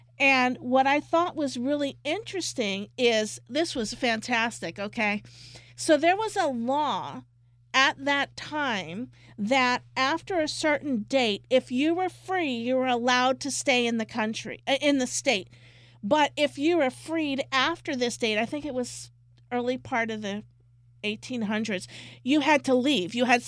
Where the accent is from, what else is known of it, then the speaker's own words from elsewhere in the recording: Guyana; my heritage is slaves. The other half is Indian indentured servants because I'm from Guyana.